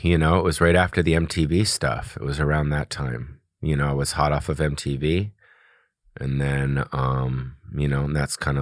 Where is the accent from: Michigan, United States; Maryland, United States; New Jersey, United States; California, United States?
California, United States; West Hollywood; Born and raised in West Hollywood.